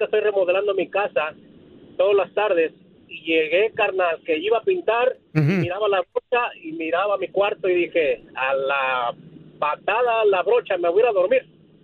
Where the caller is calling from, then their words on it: Dallas, Texas, United States; De Dallas.